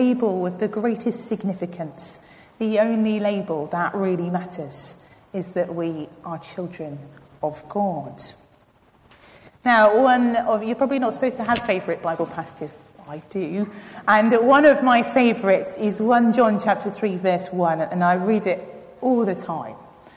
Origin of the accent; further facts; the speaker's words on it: London, United Kingdom; born there; I'm currently a vicar. I used to be a teacher. I'm British. I was born in London. I'm reasonably educated.